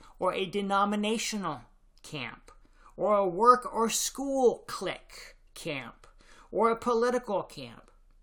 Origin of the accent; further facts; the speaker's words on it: North Carolina, United States; Because I grew up in North Carolina as a huge Tar Heel basketball fan